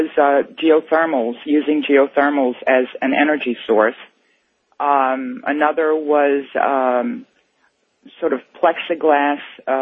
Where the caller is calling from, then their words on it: Baja California, Mexico; I'm calling from Baja, Mexico.